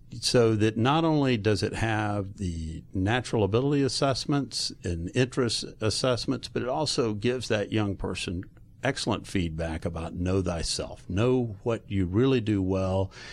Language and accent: English; Atlanta, Georgia, United States; Well, I grew up here locally in Atlanta and went to Georgia and then worked for 8 years